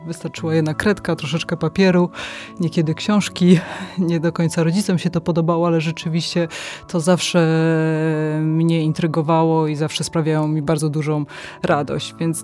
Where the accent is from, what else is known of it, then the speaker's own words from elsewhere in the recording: Prudnik, Opole Voivodeship, Poland; Ja jestem z Prudnika